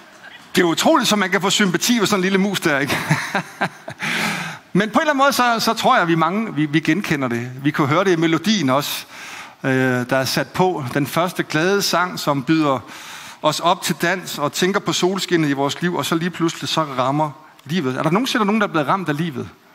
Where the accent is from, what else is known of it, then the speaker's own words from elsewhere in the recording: Jutland, Denmark; Jeg er selv jyde.